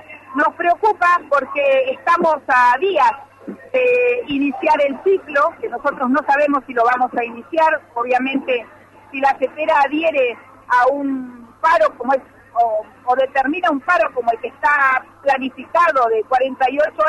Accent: Río Negro, Argentina; Somos de Río Negro, hemos llegado hoy a las 6 de la mañana

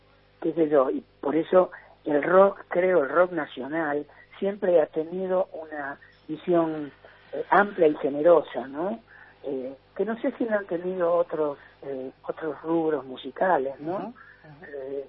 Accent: Rosario, Santa Fe, Argentina; Yo vengo de Rosario y en un comienzo grabé, sigo haciéndolo, ¿no?

